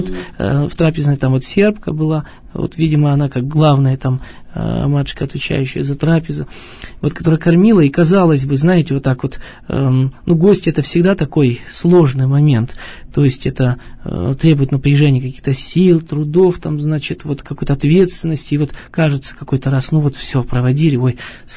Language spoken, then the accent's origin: Russian; Ural, Russia; Вот как-то все-таки мы, видимо, уральцы, если вот говорить о нашей среде, да, о нашей стороне.